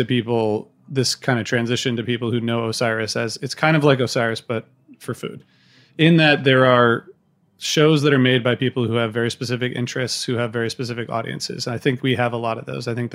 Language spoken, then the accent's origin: English; Midwest, United States; So I grew up in the Midwest.